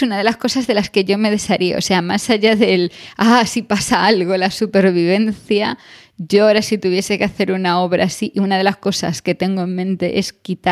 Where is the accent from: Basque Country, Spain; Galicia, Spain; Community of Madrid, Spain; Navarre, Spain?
Galicia, Spain; como buena gallega que soy